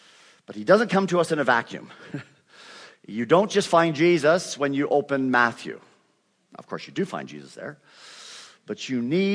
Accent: Canada; accent: Canadian; moved away as an adult; now in United States; been in the United States since I was 18 years old, but I still maintain it, and students still identify me as Canadian, even though I've long given up that designation

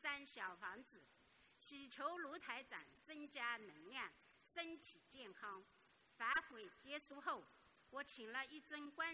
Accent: Shaoxing, Zhejiang, China; 我是来自浙江绍兴的一位佛友， … 我信佛已有十多年了

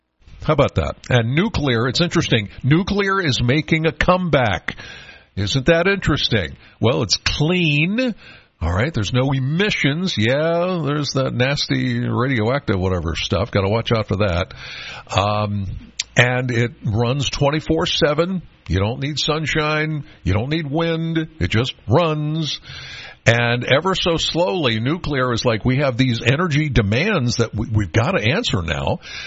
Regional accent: Penns Valley, Pennsylvania, United States; I'm from Penns Valley.

